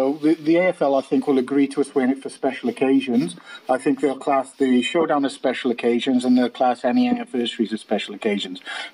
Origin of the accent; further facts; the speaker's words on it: Wales, United Kingdom; moved away as an adult; now in Australia; Well, I'm from Wales, as you can tell by the beautiful accent.